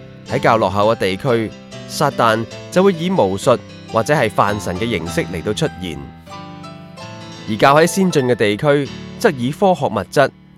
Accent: Hong Kong; 我生于香港，长于香港，这个世而奇妙的国际都会，

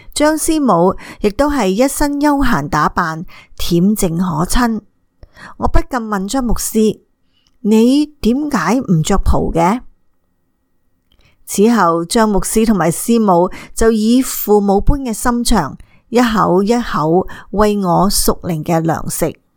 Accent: China; born there; 我喺中国出生，从小喺父亲头上三尺有神灵嘅敬天教导下成长。

